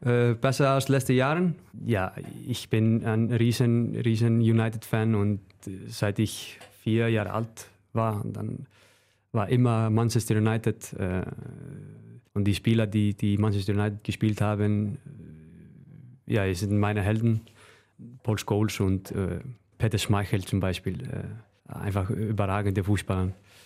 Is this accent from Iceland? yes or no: yes; Northeastern Region, Iceland; now in Germany; dann fahren wir hoch zu meiner Heimat, Nordisland.